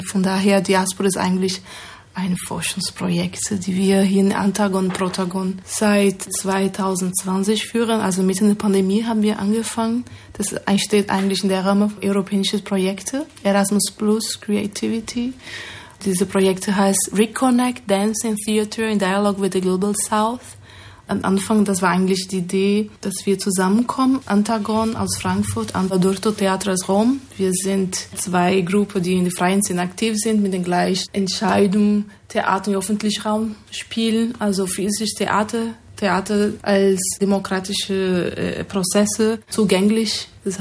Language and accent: German; Brazil; now in Germany; Ich komme aus Brasilien. Ich lebe in Deutschland seit 2010.